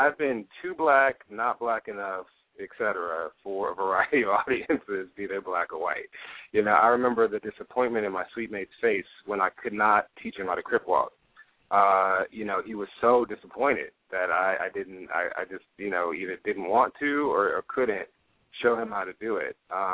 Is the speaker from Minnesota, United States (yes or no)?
no; Houston, Texas, United States; I grew up in Houston, you know, big city